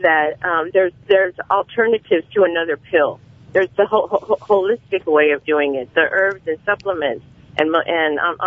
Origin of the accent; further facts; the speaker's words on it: United States; I'm Hispanic. I'm Mexican American.